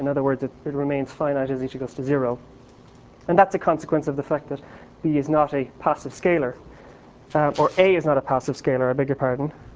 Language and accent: English; Ireland; I'm Irish, so we have a lot of close cousins.